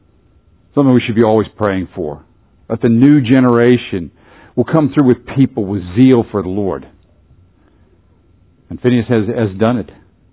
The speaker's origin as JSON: {"language": "English", "region": "Pennsylvania", "country": "United States", "tie": "born or raised there", "said": "where I grew up in Pennsylvania, that party usually involved a lot of drinking and less than moral behavior."}